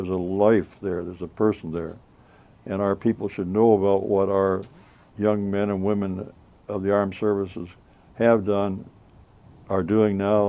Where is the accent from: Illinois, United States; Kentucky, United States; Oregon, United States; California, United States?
Illinois, United States; LaSalle; I was from LaSalle, and we didn't know much about Chicago.